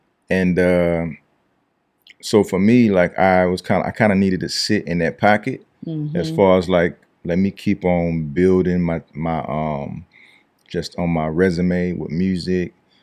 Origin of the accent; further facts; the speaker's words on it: Louisiana, United States; I'm Louisiana. I'm a Louisiana native.